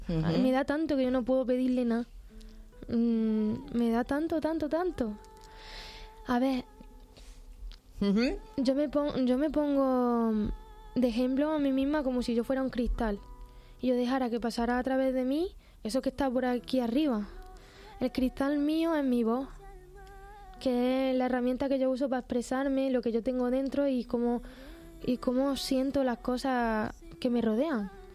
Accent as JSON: {"language": "Spanish", "region": "Andalusia", "country": "Spain", "said": "la música clásica de mi tierra, que es el flamenco"}